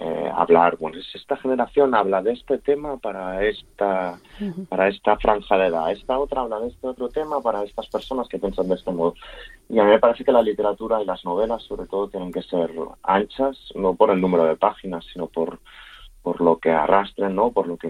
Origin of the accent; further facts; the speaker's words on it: Barcelona, Catalonia, Spain; born there; mis padres emigraron de un valle parecido a Valdeplata. Yo fui el primero de la familia que nací en Barcelona.